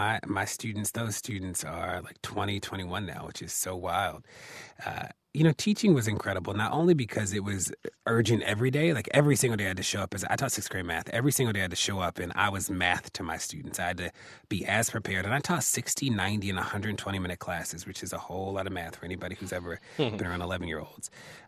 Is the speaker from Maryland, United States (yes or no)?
yes; Maryland, United States; In Maryland, my hometown, there's a law that says that you can file an anonymous complaint against an officer for everything except brutality.